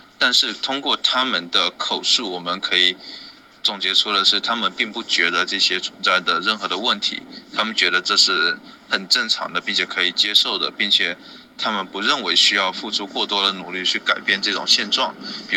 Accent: China; 因为我在中国的小城市长大

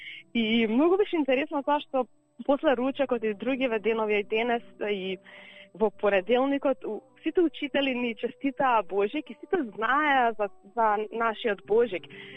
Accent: Skopje, North Macedonia; moved away as an adult; also born or lived in Melbourne; now in Adelaide, Australia; Така, јас сум по потекло од Скопје, родена и израсната, образована. Дојдена сум во Австралија во 2014 година, пред први живеа во Мелбурн, после пред 3,5 години се пресели во Аделаид.

